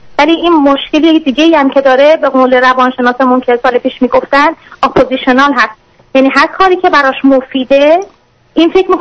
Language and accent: Persian; Iran; moved away; چون ما تازه از ایران اومدیم